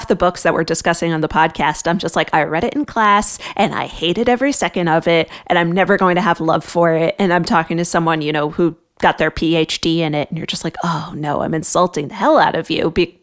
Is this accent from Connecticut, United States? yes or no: yes; Connecticut, United States; also born or lived in Queens, New York; But I'm from the New York City area. I was born in Queens and I grew up in Connecticut, like 90 minutes outside of New York City.